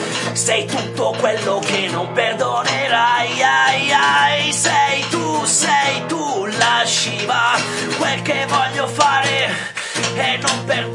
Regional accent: Lombardy, Italy; Noi siamo del Saronnese, diciamo. Adesso siamo un po' dislocati un po' in diverse parti

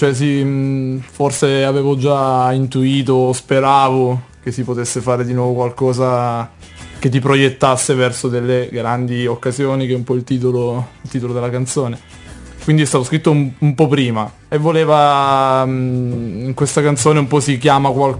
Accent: Squinzano, Apulia, Italy; io ed Ale siamo pugliesi, provincia di Lecce, Squinzano.

